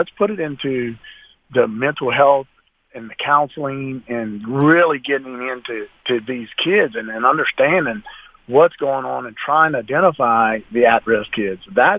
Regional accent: Louisiana, United States; I'm a conservative from Louisiana, but this is not about politics, man.

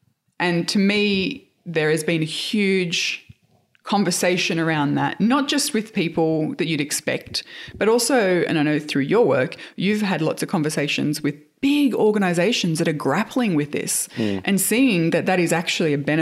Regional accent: Australia; discovering just how connected the world was and how isolating it feels as an Australian to not be able to leave your country and all that sort of stuff.

